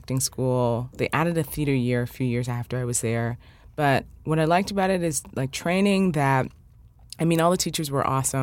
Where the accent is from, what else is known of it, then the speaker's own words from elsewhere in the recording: Canada; now in New York, United States; My fiancé at the time was working here, and we're both Canadian.